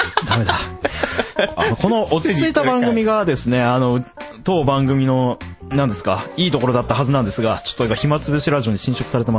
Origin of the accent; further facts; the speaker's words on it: Kyushu, Japan; 生粋の九州男児である私